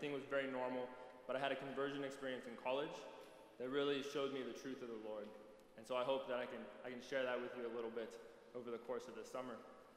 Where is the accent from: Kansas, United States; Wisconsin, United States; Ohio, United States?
Kansas, United States; Hays; So, I am from Hayes, Kansas, or more properly speaking, Hayes, America. I graduated from TMP High School back in 2013